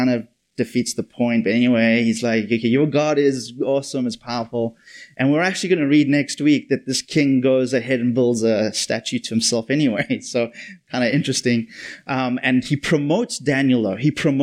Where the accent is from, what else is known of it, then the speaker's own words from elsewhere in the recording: England, United Kingdom; I'm from England, and so there still is a monarchy